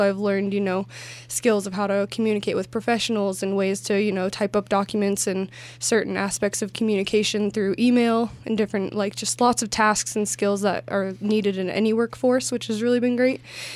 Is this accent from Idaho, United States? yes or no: yes; Twin Falls, Idaho, United States; I'm from Twin Falls, Idaho, so close to home, but far enough away